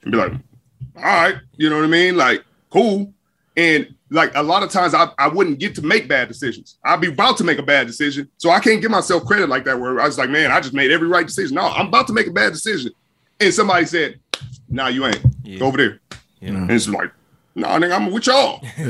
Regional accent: Los Angeles, California, United States; also born or lived in Compton; So growing up, starting in Watts, it was just, you know, it was you.

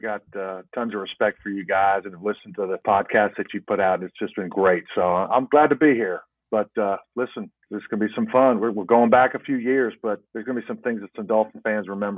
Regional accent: North Carolina, United States; I came from North Carolina and we predominantly ran the ball.

